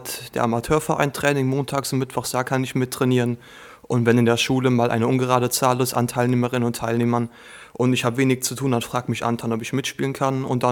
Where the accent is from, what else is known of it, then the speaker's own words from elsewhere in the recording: Oberdürmbach, Rhineland-Palatinate, Germany; bin 19 Jahre alt und komme aus Oberdürmbach, aus dem Brohltal ganz im Norden von Rheinland-Pfalz.